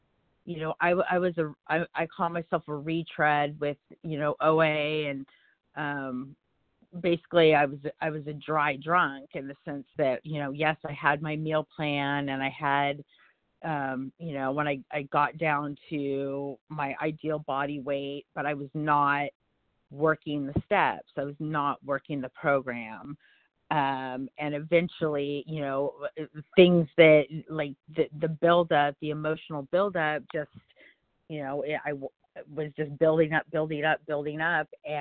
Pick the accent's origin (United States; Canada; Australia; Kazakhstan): United States; California; I'm from California.